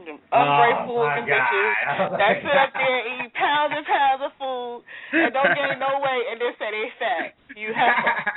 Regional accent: Brooklyn, New York, United States; You know, I grew up in Brooklyn.

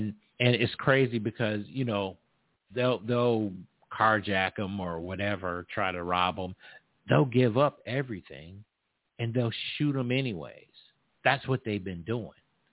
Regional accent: New York, United States; He was from New York. I'm from New York.

